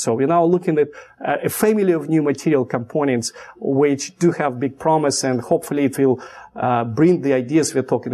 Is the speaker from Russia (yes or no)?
yes; Russia; because I came from Russia.